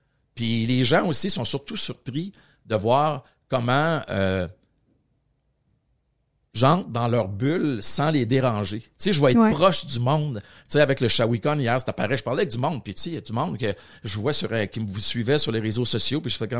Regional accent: Portneuf, Quebec, Canada; moi, à Portneuf, j'ai grandi à Portneuf, entre Trois-Rivières puis Québec, sur la rive nord. Puis j'ai grandi avec l'eau.

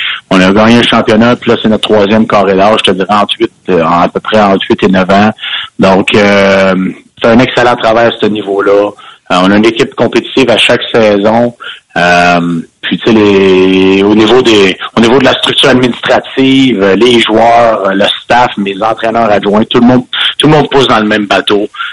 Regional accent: Montreal, Quebec, Canada; now in Victoriaville, Canada; j'ai grandi à Montréal. Je viens du lac Saint-Louis, puis j'ai été repêché au premier tour des Tigres de Victoriaville en 97, puis j'ai jamais reparti. Je suis ici depuis 97.

